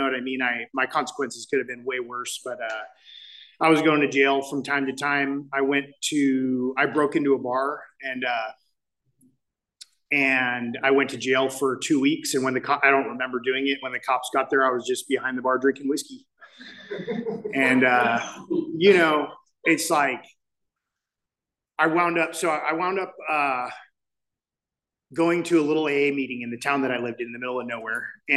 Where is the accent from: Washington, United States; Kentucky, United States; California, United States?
California, United States; Santa Ana; I grew up in Santa Ana.